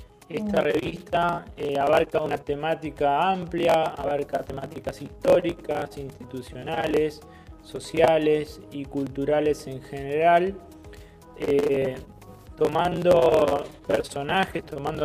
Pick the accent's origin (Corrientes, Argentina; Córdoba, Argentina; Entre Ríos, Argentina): Entre Ríos, Argentina; Gilbert; allá en mi pueblo, en Gilbert, cerca de Gualeguaychú